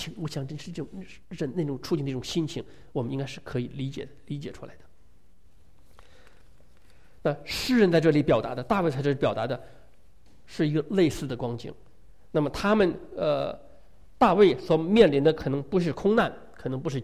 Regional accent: China; 他知道我是中国人

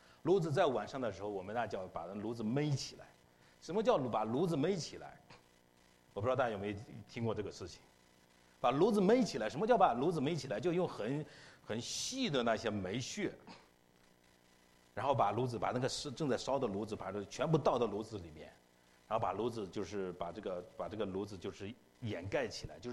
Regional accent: North China, China; 我从小是在北方的农村长大的

